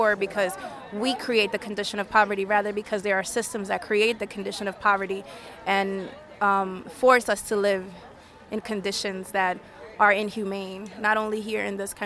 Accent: Bronx, New York, United States; Well, I'm originally from the South Bronx, and the South Bronx is one of the poorest congressional districts in the United States.

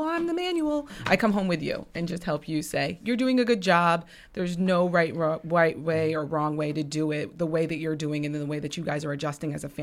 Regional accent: Saratoga Springs, New York, United States; also born or lived in Port Jervis, New York; I was raised in Saratoga Springs, New York.

